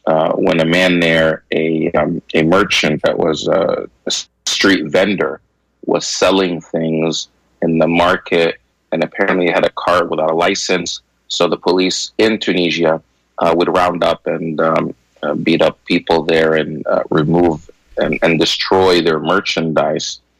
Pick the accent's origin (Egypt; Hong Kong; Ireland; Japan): Egypt; now in United States; because I'm from Egypt originally, I had been monitoring what was happening there.